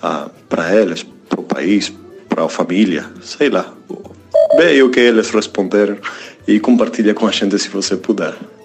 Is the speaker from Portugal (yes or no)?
no; Uruguay; Portuguese is a second language; quando eu estava pesquisando algum podcast para conseguir melhorar meu português, porque eu sou do Uruguai.